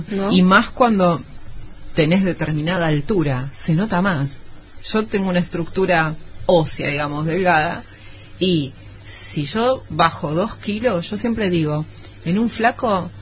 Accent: Campana, Buenos Aires Province, Argentina; yo digo porque yo soy de Campana, y Campana es una ciudad.

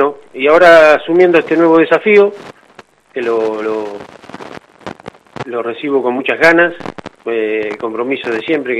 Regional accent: Azul, Buenos Aires Province, Argentina; yo soy oriundo de la Ciudad Azul.

